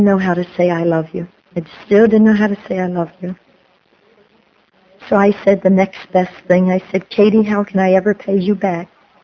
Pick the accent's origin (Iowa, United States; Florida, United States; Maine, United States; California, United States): Florida, United States; I said, you don't know me, but I'm an alcoholic from Florida, and I'm going to come in Indiana